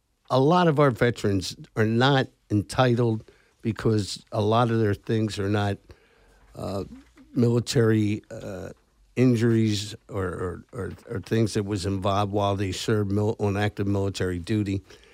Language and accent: English; Wildwood, New Jersey, United States; And we grew up in Wildwood.